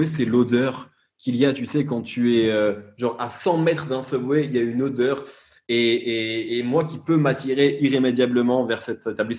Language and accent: French; Algeria; born there; j'ai la double nationalité, je suis né en Algérie, je suis très attaché à l'Algérie, etc. Je me sens autant l'un que l'autre.